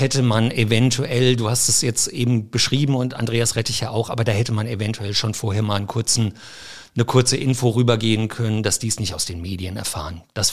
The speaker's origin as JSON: {"language": "German", "town": "Mainz", "region": "Rhineland-Palatinate", "country": "Germany", "said": "wir kommen ja beide aus Mainz"}